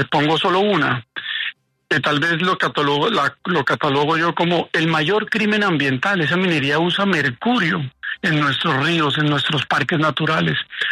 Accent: Colombia; Eso como colombianos tenemos que señalarlo

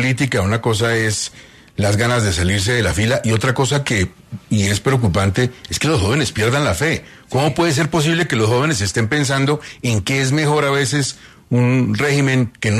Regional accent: Colombia; sabiendo cómo somos los colombianos

